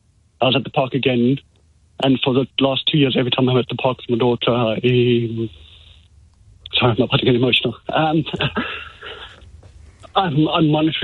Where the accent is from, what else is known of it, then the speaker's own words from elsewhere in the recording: South Africa; obviously I'm from South Africa, and I don't know if you can tell by my accent.